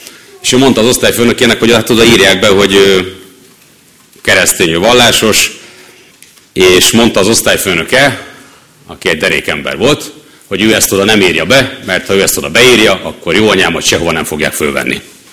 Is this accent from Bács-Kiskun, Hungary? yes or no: yes; Baja, Bács-Kiskun, Hungary; Baján, ahol én felnőttem, az ottani református közösség